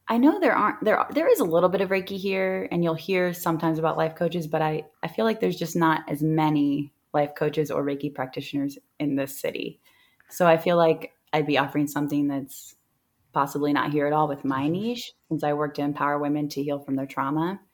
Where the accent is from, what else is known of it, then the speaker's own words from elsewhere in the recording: Normal, Illinois, United States; I actually just moved here from Normal, Illinois. Mm-hmm. That's my hometown. It's about 45 minutes from here.